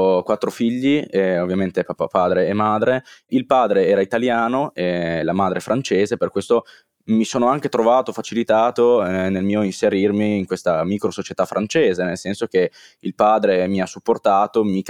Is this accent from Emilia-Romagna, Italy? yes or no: yes; Modena, Emilia-Romagna, Italy; sono di Modena, frequento un liceo linguistico nel centro di Modena e ho 18 anni